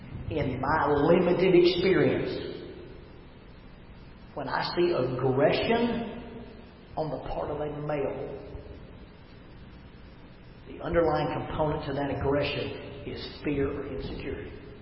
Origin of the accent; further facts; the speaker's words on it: the South, United States; I grew up in the South. I grew up in the buckle of the Bible Belt.